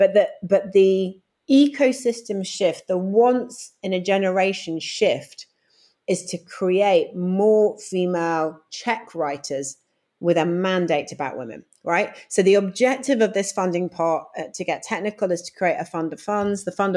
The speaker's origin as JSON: {"language": "English", "country": "United Kingdom", "said": "And so I am proudly British, and I want us to be better at this stuff because we're not good at it, right?"}